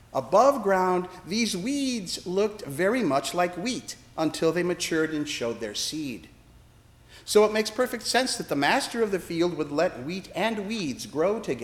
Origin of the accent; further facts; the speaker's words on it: Chicago, Illinois, United States; born there; I was born in Chicago. I'm a citizen.